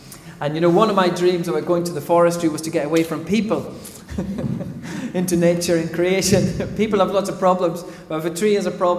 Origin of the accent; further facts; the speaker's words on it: Ireland; I'm an Irish man with a Korean wife.